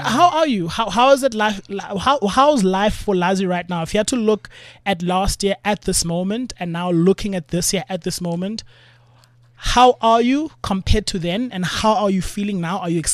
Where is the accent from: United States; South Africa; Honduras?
South Africa; Cape Town, Western Cape; I grew up in Langa Township